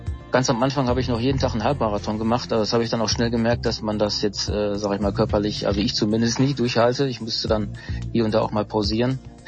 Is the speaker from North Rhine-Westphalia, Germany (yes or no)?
yes; Bochum, North Rhine-Westphalia, Germany; Man macht einfach die Augen ja nicht auf, wenn man durch Bochum fährt. Gerade als Bochumer fährt man von A nach B